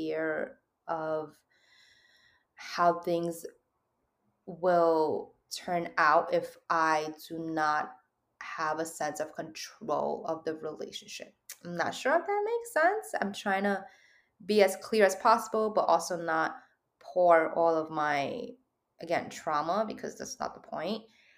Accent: New York, United States; I'm a New Yorker.

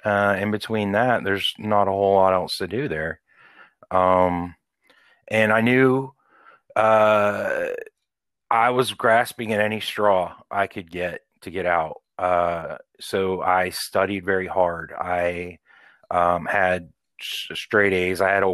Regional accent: Portland, Maine, United States; born there; So I was born... Portland, Maine, and my parents divorced when I was about 8

